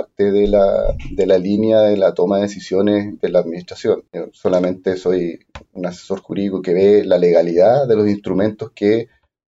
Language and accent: Spanish; San Pablo, Los Lagos, Chile; San Paulino de corazón, nací en San Pablo, en la población Los Álamos, siempre lo digo. Nací en una familia, en una cuna súper humilde. Vivimos a mucho orgullo toda mi niñez en una mediagua con techo de fonola.